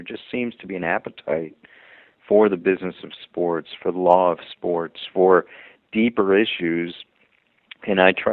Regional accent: Washington, District of Columbia, United States; And I am from Washington, D.C. I came back home and went to Georgetown Law School.

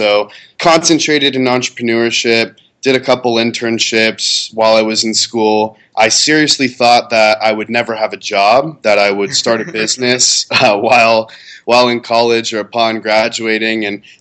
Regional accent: San Mateo, California, United States; born there; So I was born in San Mateo, California, Bay Area, Silicon Valley.

